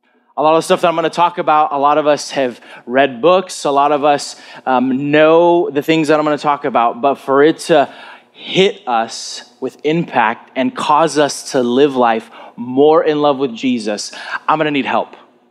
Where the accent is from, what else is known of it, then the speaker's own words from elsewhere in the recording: United States; I'm American, right? We believe in Easter.